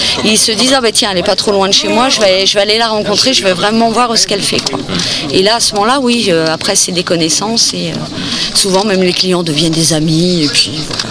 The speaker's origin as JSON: {"language": "French", "region": "Normandy", "country": "France", "said": "Et donc je viens de Seine-Maritime, je suis, j'ai une boutique en ligne."}